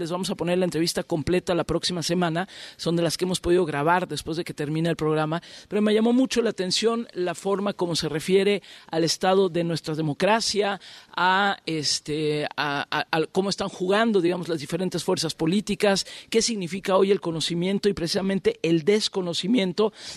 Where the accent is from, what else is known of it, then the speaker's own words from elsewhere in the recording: Mexico City, Mexico; lo dice alguien que vive, que soy de la Ciudad de México, vivo en la Ciudad de México, y sé que tenemos un tráfico espantoso